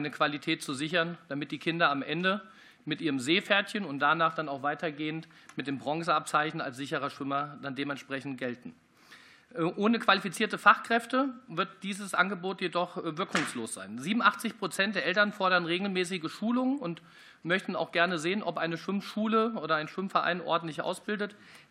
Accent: Wetzlar, Hesse, Germany; Ich komme aus Wetzlar

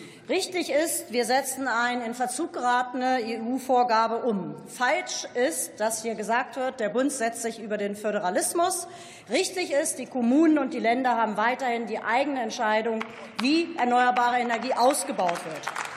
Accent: Salzgitter, Lower Saxony, Germany; In meiner Heimat in Salzgitter-Wolfmitte sind über 160 Windenergieanlagen in Betrieb.

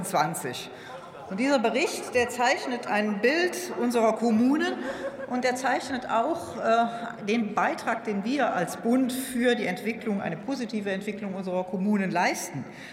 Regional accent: Andernach, Rhineland-Palatinate, Germany; Meine Heimatstadt Andernach, aus der ich komme

